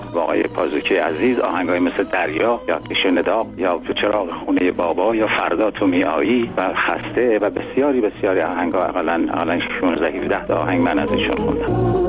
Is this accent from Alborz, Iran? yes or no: no; Isfahan, Iran; بنده هرچند که اصل پدر و مادرم مال آباده شیراز، یعنی از استان فارس هستم، بنده خودم در اصفهان متولد شدم، در اصفهان بزرگ شدم، در اصفهان چه میدونم حالا بگیم مکتب، کودکستان، دبستان، دبیرستان و دانشگاه رو در اصفهان تمام کردم.